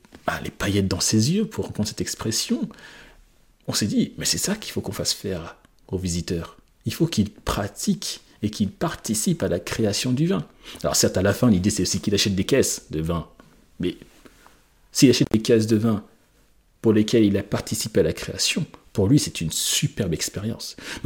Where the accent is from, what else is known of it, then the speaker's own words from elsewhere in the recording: Bordeaux, Nouvelle-Aquitaine, France; Moi je suis de Bordeaux, donc de la ville du vin, on va dire ça comme ça